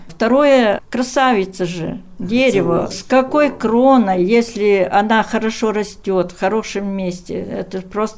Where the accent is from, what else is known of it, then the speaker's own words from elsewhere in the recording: Ukraine; born there; Я родилась на Украине, в лесостепи, но лес люблю с самого-самого раннего детства